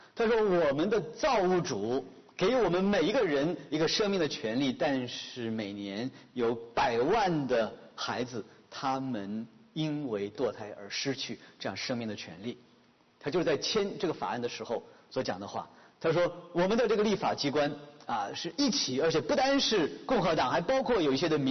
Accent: China; 这个违背我们中国人的传统的啊这个价值的观念，违背天理人伦

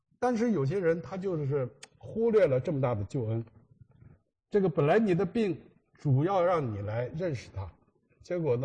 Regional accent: China; 因为我们中国人的信呢，中文里头那个相信，什么叫相信啊？

